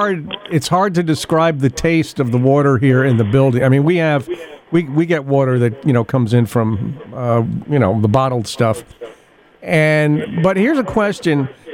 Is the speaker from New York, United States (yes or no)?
yes; New York, United States; now in Kentucky, United States; when we moved from New York to Kentucky, one of the hardest things to do was find a good slice of pizza in Kentucky.